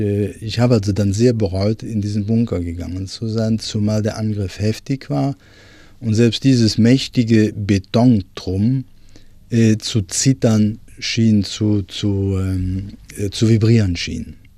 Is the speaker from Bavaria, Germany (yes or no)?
no; Cologne, North Rhine-Westphalia, Germany; born there; Ich bin 1932 in Köln geboren.